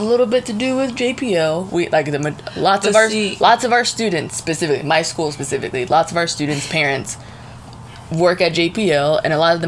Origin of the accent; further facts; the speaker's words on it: Pasadena, California, United States; But we're, backstory, we're from Pasadena.